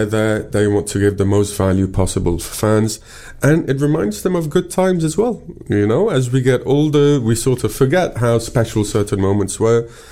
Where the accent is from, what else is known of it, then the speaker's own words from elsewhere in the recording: Beirut, Beirut Governorate, Lebanon; So for me, growing up in Beirut, it was impossible to meet a player.